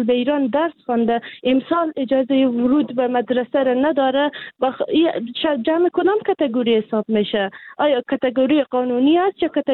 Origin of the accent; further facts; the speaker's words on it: Afghanistan; now in Iran; ما به عنوان یک افغان